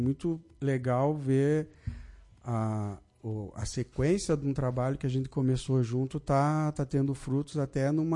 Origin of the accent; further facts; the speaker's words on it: Lagoa Vermelha, Rio Grande do Sul, Brazil; para me dedicar à minha cidade natal.